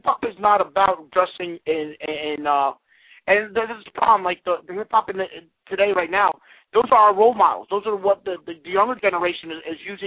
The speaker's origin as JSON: {"language": "English", "region": "New Jersey", "country": "United States", "tie": "born or raised there", "said": "I mean, I'm not from the down south. I've been born and raised in Jersey my whole life"}